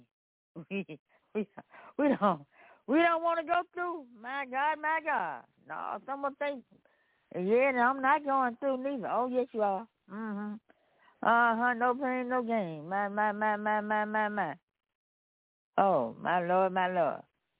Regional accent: Memphis, Tennessee, United States; I'm from Memphis, Tennessee.

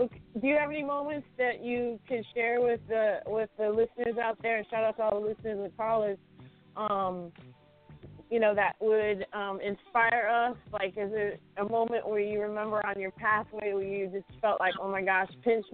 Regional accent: Detroit, Michigan, United States; now in Western Massachusetts, United States; I'm from Detroit, so I got to show my. I'm a white girl from. I'm living in the 413 Western Mass, but I was born in Detroit.

